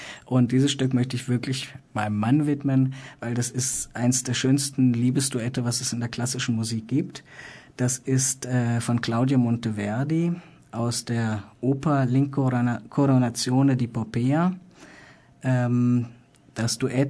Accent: Germany; Wir sind beide Deutsche

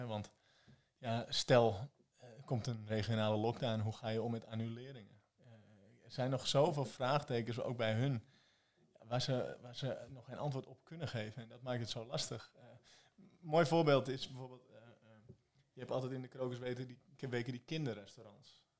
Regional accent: Netherlands; zo nuchter als wij zijn als Hollanders

